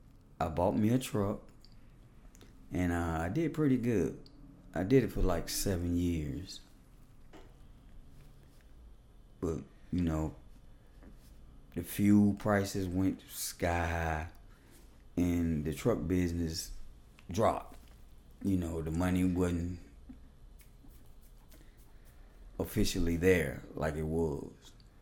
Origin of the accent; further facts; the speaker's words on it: Atlanta, Georgia, United States; born there; now in Forest Park, United States; I was born in Atlanta. I moved from the city of Atlanta to over here in Forest Park, where I worked at Fort Gillem.